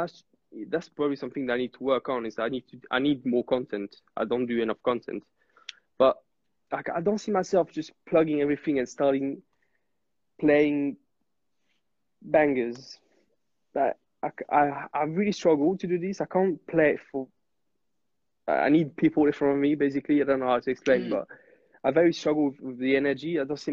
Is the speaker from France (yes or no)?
yes; Corsica, France; English is a second language; I'm from Corsica, so a small island like in the Mediterranean, and so there's not very a big club scene